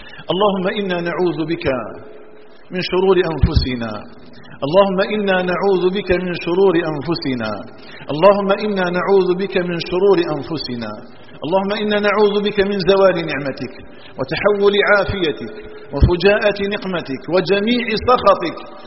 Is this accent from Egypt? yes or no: no; Algeria; اللهم اجعل بلادنا الجزائر آمنة مطمئنة